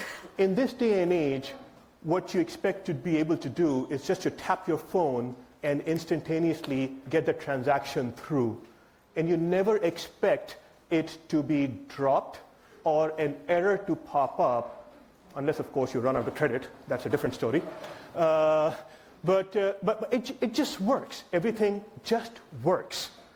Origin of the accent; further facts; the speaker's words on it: Islamabad, Islamabad Capital Territory, Pakistan; I came all the way from Islamabad, Pakistan, to talk to you about clustering.